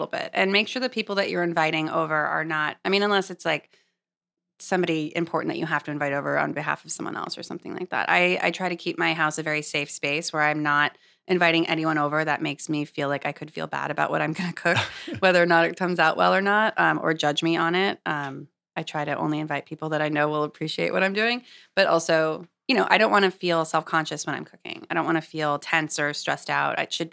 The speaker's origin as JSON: {"language": "English", "town": "Los Angeles", "region": "California", "country": "United States", "tie": "born or raised there", "said": "I grew up in Los Angeles. We had KCRW, a great radio station."}